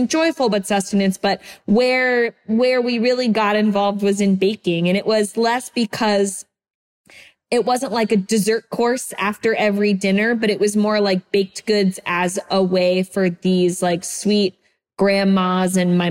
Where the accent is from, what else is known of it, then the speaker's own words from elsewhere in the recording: Ohio, United States; also born or lived in Virginia; I'm from Ohio, but then I spent like my, I guess, school years in Virginia.